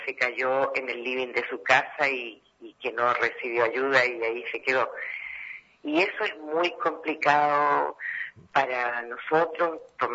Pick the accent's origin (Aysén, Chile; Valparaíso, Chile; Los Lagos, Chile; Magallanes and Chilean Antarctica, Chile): Magallanes and Chilean Antarctica, Chile; además somos magallánicos, acostumbrados a una vida tranquila